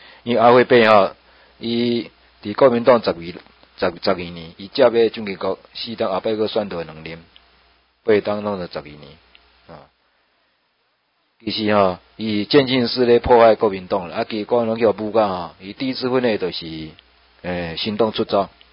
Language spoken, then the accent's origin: Chinese; Taiwan; 我们台湾人有几个说要去拉呢